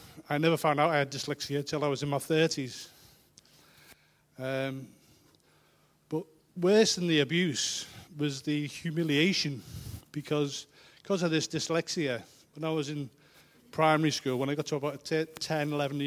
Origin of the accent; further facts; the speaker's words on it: Liverpool, North West England, United Kingdom; I'm from Liverpool. I was born in 1960